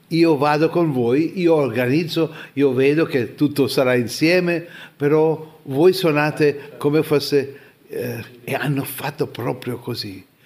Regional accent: India; Italian is a second language; Però io, come indiano in Pakistan, sono sicuramente benvenuto da parte loro, non c'è problema.

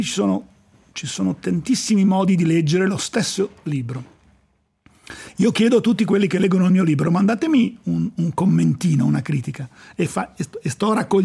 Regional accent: Milan, Lombardy, Italy; now in Lugano, Switzerland; Io sono partito da Milano negli anni di piombo, negli anni duri, negli anni in cui c'erano le manifestazioni per strada, le Brigate Rosse, un clima brutto, se volete. Quando sono arrivato a Lugano mi sono trovato in un piccolo paradiso.

